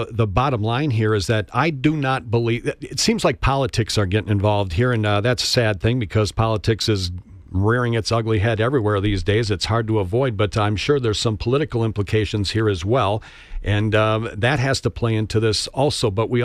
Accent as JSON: {"language": "English", "town": "Eagle River", "country": "United States", "said": "Now, Judy, like I said, I'm from Eagle River"}